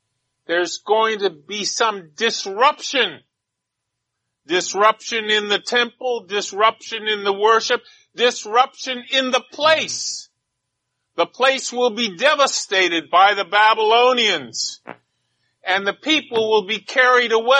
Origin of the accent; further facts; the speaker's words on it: Omaha, Nebraska, United States; Whenever I go back to my hometown in Omaha, Nebraska, they've always torn down something that was a familiar landmark, and now I hardly recognize parts of that city where I grew up.